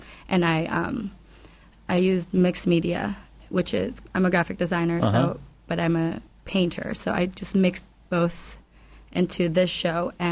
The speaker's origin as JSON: {"language": "English", "town": "Juneau", "region": "Alaska", "country": "United States", "tie": "born or raised there", "said": "I've had shows in Las Vegas and while I was in school, but it's pretty cool to do it here in my hometown."}